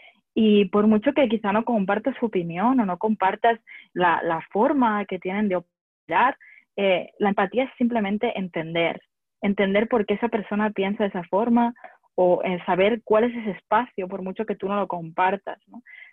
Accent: Barcelona, Catalonia, Spain; also born or lived in France / London / United States; soy de Barcelona y he dado muchas vueltas por el mundo, he viajado mucho. He vivido en Francia, en Londres, en Estados Unidos.

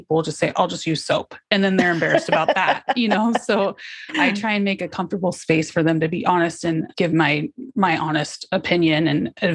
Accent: Huntington Beach, California, United States; You know, I grew up in Huntington Beach and every day I went to the beach, and my dad was a surfer.

